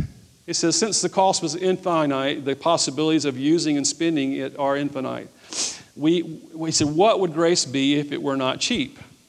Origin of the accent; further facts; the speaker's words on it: United States; So listen, I'm American. I love apple pie, Chevrolet, and baseball.